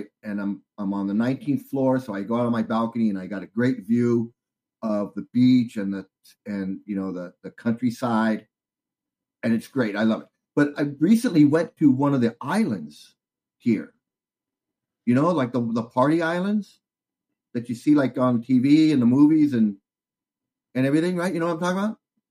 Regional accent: California, United States; now in Thailand; growing up in California and, I would say most of the world, people go to the beach and they lay out on the sun

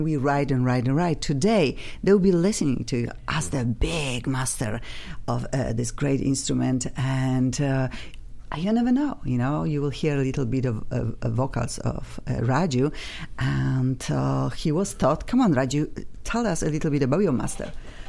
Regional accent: Poland; moved away as an adult; now in United States; You know, we have something in common because obviously I am from Poland, but I'm in America 25 years

